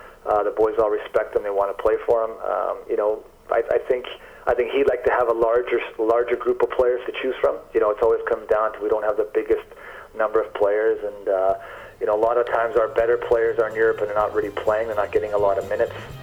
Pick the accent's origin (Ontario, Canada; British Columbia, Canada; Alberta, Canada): British Columbia, Canada; Vancouver; I grew up in Vancouver, and I couldn't get a playing job here.